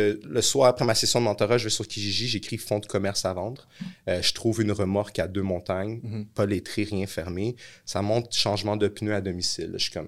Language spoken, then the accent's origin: French; Laval, Quebec, Canada; Je suis d'origine haïtienne. Première génération d'immigrants étaient mes parents. J'ai grandi à Laval.